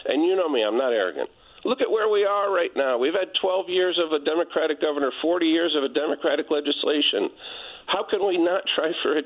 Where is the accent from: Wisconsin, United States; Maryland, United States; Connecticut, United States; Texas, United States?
Connecticut, United States; New Haven; I grew up in New Haven. I got three kids.